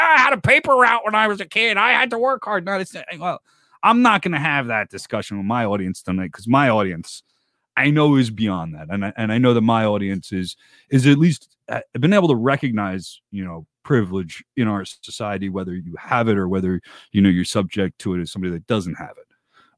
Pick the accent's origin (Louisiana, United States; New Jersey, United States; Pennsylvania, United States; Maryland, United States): New Jersey, United States; and all-around genius out of my home state of New Jersey.